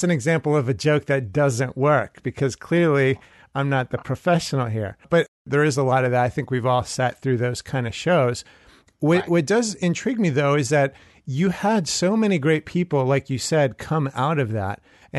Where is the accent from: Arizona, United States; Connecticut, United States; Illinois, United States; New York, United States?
New York, United States; now in Baton Rouge, United States; as someone who was born in New York, I consider myself a New Yorker. So as a New Yorker, thank you.